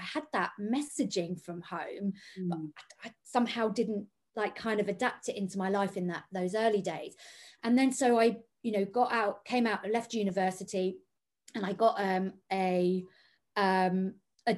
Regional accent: London, United Kingdom; Although I grew up in London

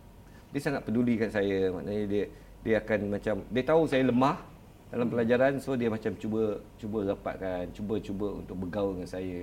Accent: Bukit Cabang, Perlis, Malaysia; Saya dilahirkan di Perlis tahun 1989. Lahir dekat hospital kakak lah. Tapi waktu tu family tinggal kat Bukit Cabang. Bukit Cabang dekat dengan kaki bukit Padang Besar.

